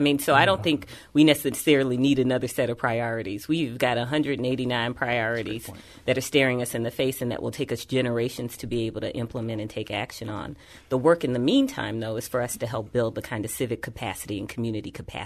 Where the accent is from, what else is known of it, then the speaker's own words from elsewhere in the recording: Washington, District of Columbia, United States; now in St. Louis, United States; I'm a D.C. native, so that should let you know I've got some passion for this policy stuff, right? I was, you know, sort of born and bred with that. But I've been in this community for 20 years, so St. Louis is my home.